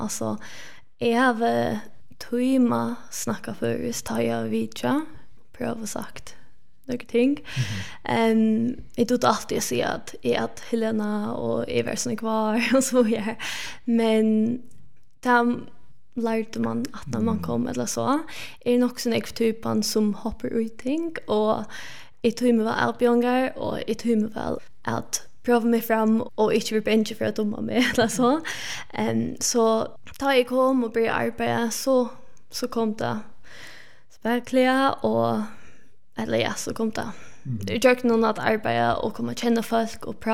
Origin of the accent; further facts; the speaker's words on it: Scotland, United Kingdom; Jag kommer från Skottland. Jag är uppvuxen här